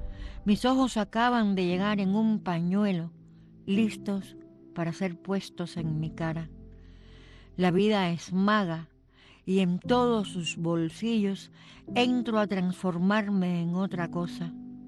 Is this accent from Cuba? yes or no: yes; Cuba; moved away; Hace poco tiempo descubrí que yo no me fui de Cuba un día, sino que a Cuba la fueron yendo de mí poco a poco